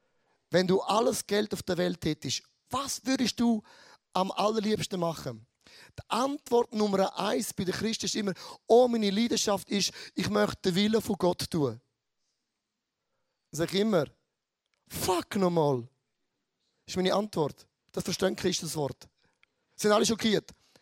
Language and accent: German; St. Gallen, Switzerland; Ich komme aus dem Rheintal und ein Rheintaler ist im Rheintal geboren und stirbt am Rheintal.